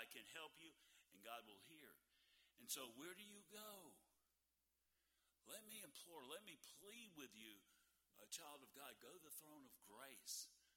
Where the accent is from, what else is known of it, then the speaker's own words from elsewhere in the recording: Georgia, United States; when I grew up in South Georgia, we called them stickers.